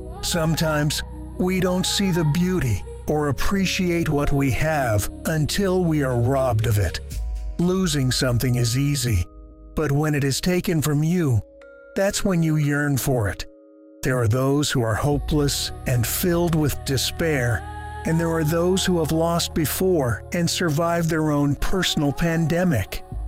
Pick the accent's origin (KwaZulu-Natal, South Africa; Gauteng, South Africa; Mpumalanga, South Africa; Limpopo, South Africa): KwaZulu-Natal, South Africa; Durban; I take in the breathtaking 180-degree view of my hometown, Durban.